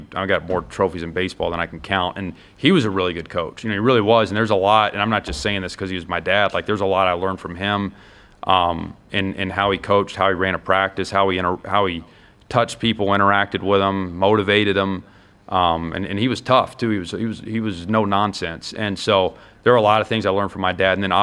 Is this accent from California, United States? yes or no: no; Georgia, United States; he was really entertaining to watch there and growing up in Georgia.